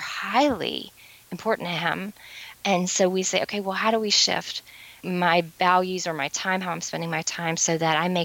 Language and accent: English; the South, United States; I'm from the South, so.